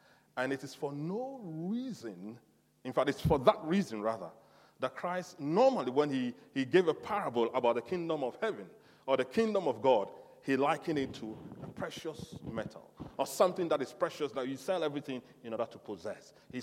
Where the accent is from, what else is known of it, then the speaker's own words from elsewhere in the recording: Ghana; And I come from Ghana, a country called Ghana, originally.